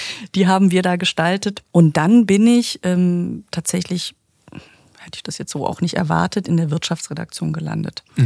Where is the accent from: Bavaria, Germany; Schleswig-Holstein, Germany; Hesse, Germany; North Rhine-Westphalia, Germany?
Hesse, Germany; Frankfurt; Also ich bin ja in Frankfurt groß geworden